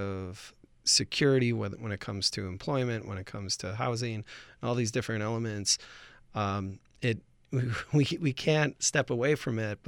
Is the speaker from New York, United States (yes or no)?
yes; Buffalo, New York, United States; she was the editor-in-chief of my hometown Buffalo News back in the day